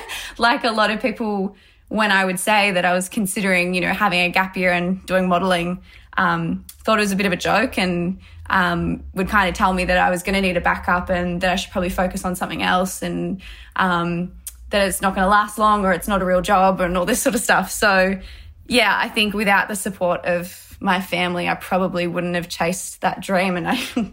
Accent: Melbourne, Victoria, Australia; I grew up here in Melbourne and I went to two public schools, both primary school and high school were both public schools. Didn't move around much. I lived in my family house for about 18 years of my life.

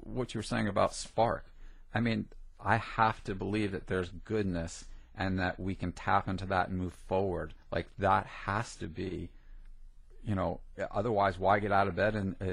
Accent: New Jersey, United States; But growing up in Jersey, that, you know, all that stuff just washed over me.

